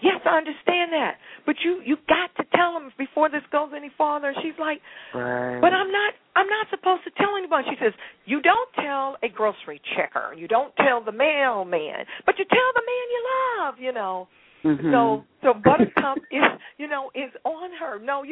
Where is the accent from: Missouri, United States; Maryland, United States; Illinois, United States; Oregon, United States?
Missouri, United States; St. Louis; then I'll continue on to St. Louis, my hometown, Baltimore by the end of April.